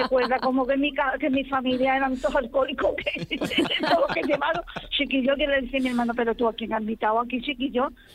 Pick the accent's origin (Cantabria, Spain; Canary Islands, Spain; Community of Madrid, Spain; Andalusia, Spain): Andalusia, Spain; Cádiz; Nosotros somos las de Cádiz.